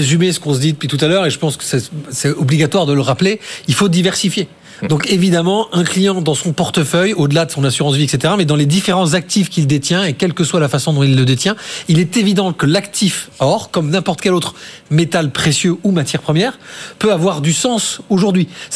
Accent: Bordeaux, Nouvelle-Aquitaine, France

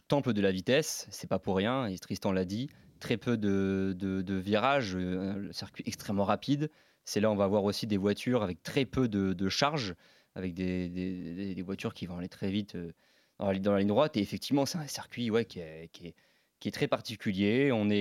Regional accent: France; En tant que Français, on se souvient toujours.

